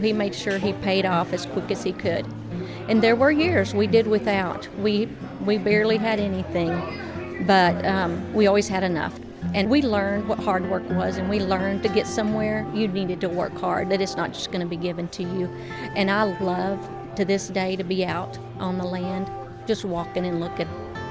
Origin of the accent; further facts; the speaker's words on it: Rotan, Texas, United States; I grew up in Rotan, Texas, and my dad was a cotton farmer, and he had a few cattle.